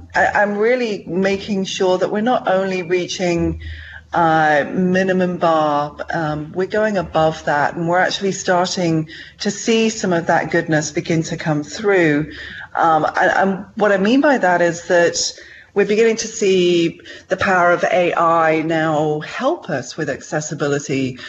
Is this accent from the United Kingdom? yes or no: yes; United Kingdom; now in Seattle, United States; My gosh, well, I'm British. I may live here in Seattle, but I grew up with the RNIB and the RNID and several other organizations.